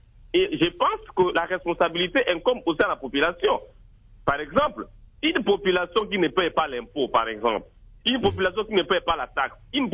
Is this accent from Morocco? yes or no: no; Équateur, DR Congo; Moi, je suis de l'Équateur, par exemple.